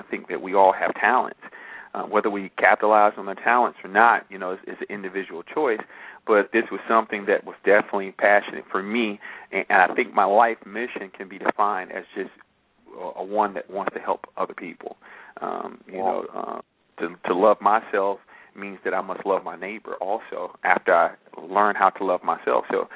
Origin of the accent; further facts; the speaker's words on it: Chicago, Illinois, United States; also born or lived in Montana; I was born in Montana, though. A lot of people don't know that. I was there as a little child for a little bit, moved around a little bit. Dad was in the Air Force. I ended up in Chicago, living on the west side of town.